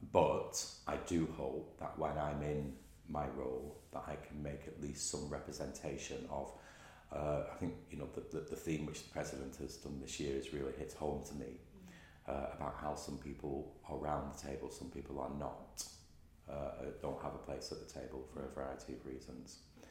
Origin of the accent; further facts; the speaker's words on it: United Kingdom; born there; because I'm British born, my name, it sounds very English, and that people would not always recognise that there was someone of colour in the room.